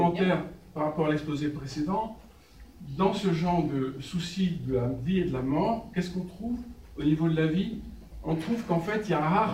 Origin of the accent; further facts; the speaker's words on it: western France, France; Moi, je viens de l'Ouest. Bretagne, Normandie